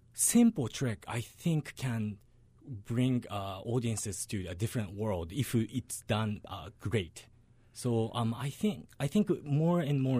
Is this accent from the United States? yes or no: no; Japan; moved away; And I came from Japan 7 years ago.